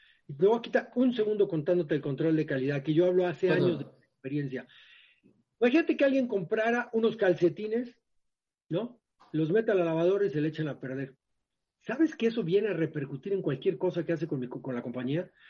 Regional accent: Mexico; Es un orgullo como mexicano tener una participación, ¿no?

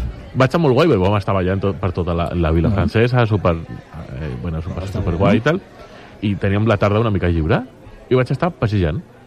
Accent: Valencian Community, Spain; No, som valencians.

